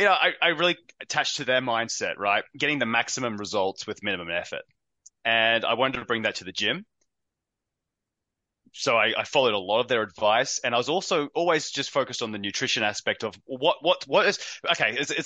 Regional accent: Queensland, Australia; I'm from Queensland. I'm guessing most of the audience is Australian, so central Queensland up in the Whitsundays.

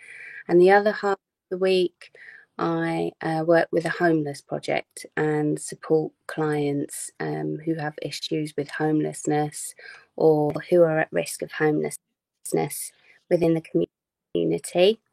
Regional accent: London, United Kingdom; So I'm half Jamaican, half English, and I was born in the 70s, in southeast London, in a not a very diverse area at that time. There was no diversity. Basically, our family was the diversity of that borough.

